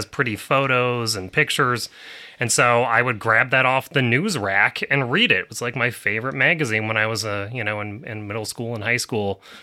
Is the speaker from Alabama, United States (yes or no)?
no; Bozeman, Montana, United States; Sure. Yeah, so I grew up in Montana. I'm from Bozeman, Montana, which is a pleasant little college town, which has now grown quite a bit since I originally grew up there.